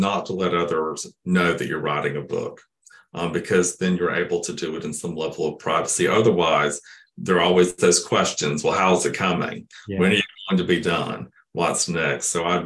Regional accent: Cairo, Georgia, United States; And growing up in where I grew up in Cairo, Georgia, you know, all of the individuals who were known or suspected to be gay, really, in a way, were cautionary tales.

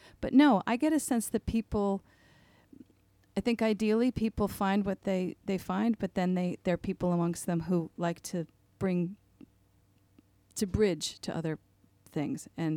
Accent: New York, United States; I'm from the United States, and I come from the Hudson Valley, and we have … we have, you know, these great mountains, and we have the Adirondacks

